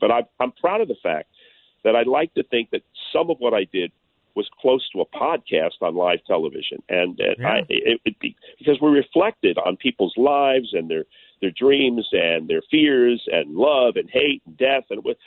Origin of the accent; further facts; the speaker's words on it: Miami Beach, Florida, United States; I grew up in Miami Beach, Florida, as a kid.